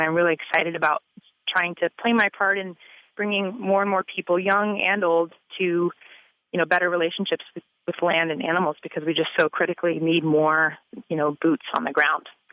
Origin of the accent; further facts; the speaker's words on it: North Carolina, United States; I grew up back in North Carolina, where I'm from, in the Southeast U.S.